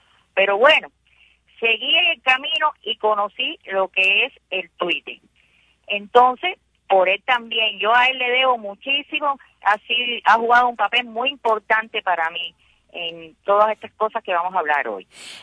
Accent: Havana, Cuba; moved away; por qué vine de La Habana para acá

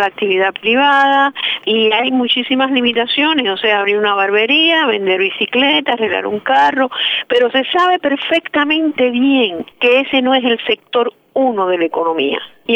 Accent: Cuba; Y nosotros somos caribeños, somos americanos, somos contemporáneos, somos un país muy joven

